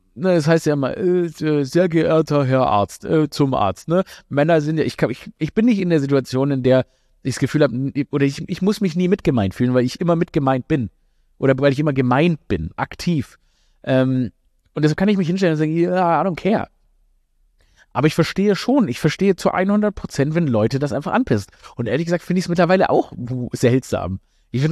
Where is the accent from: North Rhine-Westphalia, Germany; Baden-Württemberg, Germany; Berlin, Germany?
Baden-Württemberg, Germany; Stuttgart; born there; in Stuttgart, da gibt's so einen Boulevardbürgermeister. Das ist ja meine Geburtsstadt.